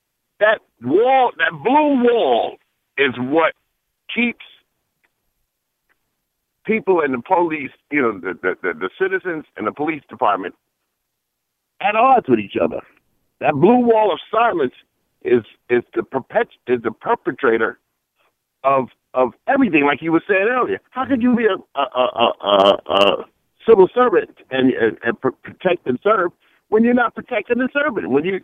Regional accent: New York, United States; now in Atlanta, United States; Because I'm in Atlanta now. Okay. I'm a New Yorker.

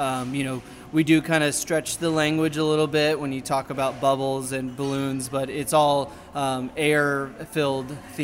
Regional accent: Texas, United States; also born or lived in North Carolina; now in St. Louis, United States; So I was born in North Carolina, raised in Texas. I've been all over the country, worked in really great food cities.

